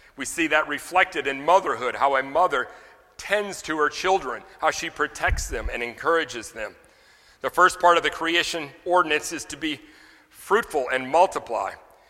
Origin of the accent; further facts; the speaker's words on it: Louisiana, United States; I'm from Louisiana, we live in Washington Parish